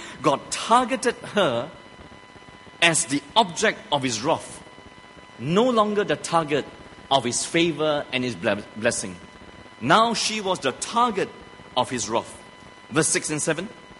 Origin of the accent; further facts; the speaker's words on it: Negeri Sembilan, Malaysia; That a monkey jumped into a home, right, in Seremban, which is not far from my hometown